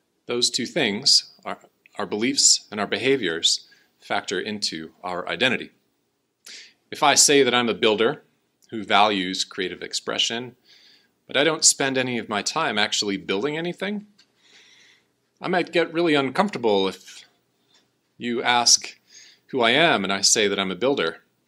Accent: Wisconsin, United States; born there; now in Colorado, United States; I was born in Wisconsin. I'm a Packer fan. I always will be. And I will always consider Wisconsin home, even though I happily reside here in Colorado, one of the most beautiful places on the planet.

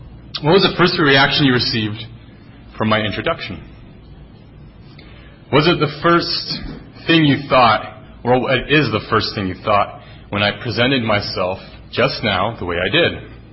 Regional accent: Germany; And they asked what team that was. And I said, oh, that was Germany.

